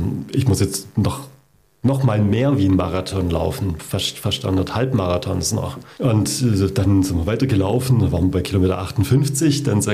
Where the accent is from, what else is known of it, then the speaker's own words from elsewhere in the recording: Lichtenwald, Baden-Württemberg, Germany; also born or lived in Reichenbach; ich bin hier ja groß geworden in Lichtenwald und in Reichenbach.